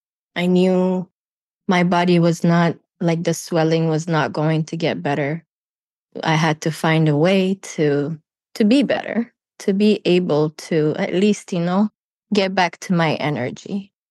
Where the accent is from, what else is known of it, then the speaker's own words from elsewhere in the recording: Saudi Arabia; moved away; So I grew up in Saudi Arabia. I was there for my more than 20 years.